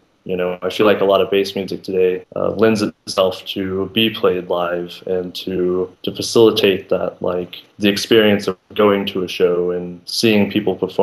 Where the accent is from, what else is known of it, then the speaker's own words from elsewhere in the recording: Arkansas, United States; So I grew up in Arkansas, and in Arkansas, it's not exactly a cultural hotbed as far as music goes.